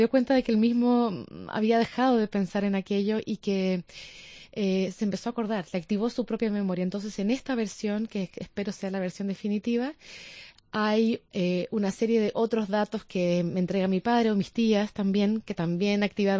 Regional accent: Chile; Mi padre es un chileno común y corriente y yo soy una chilena común y corriente

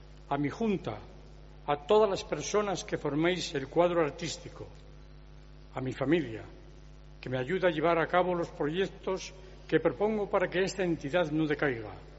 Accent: Logroño, La Rioja, Spain; Ciudad de Logroño, La Rioja. Me siento orgulloso de que mi tierra, a través de este concurso, suene internacionalmente

